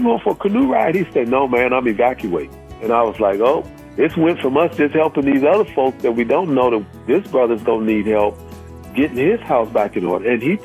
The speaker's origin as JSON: {"language": "English", "town": "Chicago", "region": "Illinois", "country": "United States", "said": "Even though it's a major metropolitan, I'm from Chicago. It's not like Chicago's transit system."}